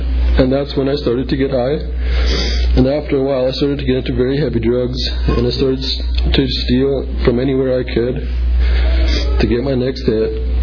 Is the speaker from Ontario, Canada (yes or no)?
no; Taber, Alberta, Canada; born there; I was born in Taber, Alberta. I grew up in a Mennonite home.